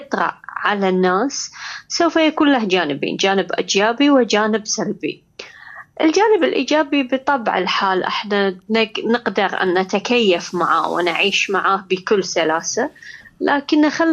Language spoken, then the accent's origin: Arabic; Bahrain; ليس يعني هذا الإطراء كوني امرأة بحرينية